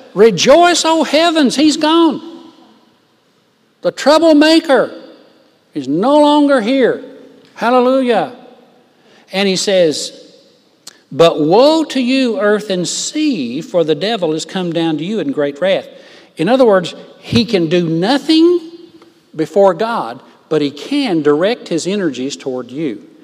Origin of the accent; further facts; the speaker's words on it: Tennessee, United States; She was from Ohio, and I was from Tennessee.